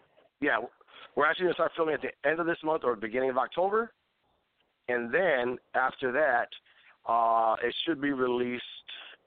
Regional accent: Valparaiso, Indiana, United States; We are gonna probably do a screening here in Indiana, closer to my hometown of Valparaiso, because this is where most of my supporters are at.

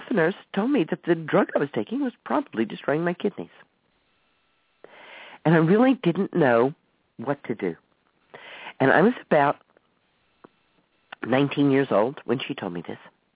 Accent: the South, United States; But, we grew up in the South, and you just weren't allowed to be like that.

